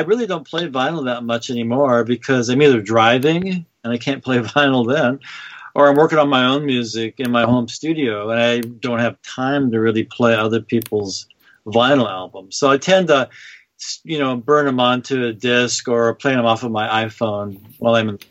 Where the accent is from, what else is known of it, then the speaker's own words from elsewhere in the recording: Seattle, Washington, United States; moved away as an adult; now in Los Angeles, United States; I moved to L.A. when I was about 20. And I'm from Seattle, and they really didn't have a lot of used record stores in those days.